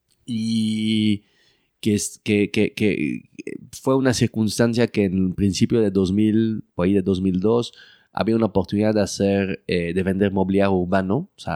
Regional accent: Belgium; Pues crecí normal, o sea, en Bélgica todo bien hasta que Pues estudié la universidad en Bélgica

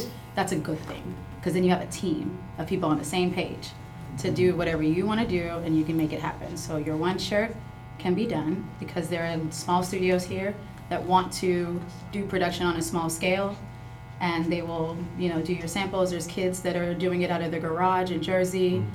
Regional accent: Nigeria; I'm from Nigeria

